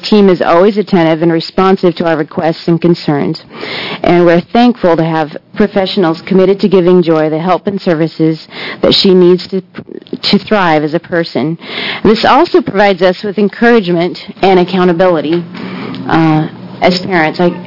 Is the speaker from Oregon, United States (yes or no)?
yes; Jefferson, Oregon, United States; I'm from Jefferson, Oregon.